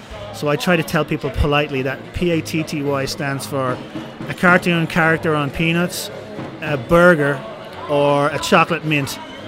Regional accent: Dublin, Leinster, Ireland; now in United States; I come from Dublin in Ireland. I've been living and working in the United States since 2002.

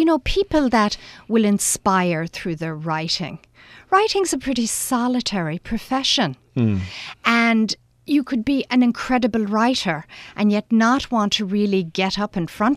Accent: Vermont, United States; Well, being that I'm here from Vermont, I want to talk about...

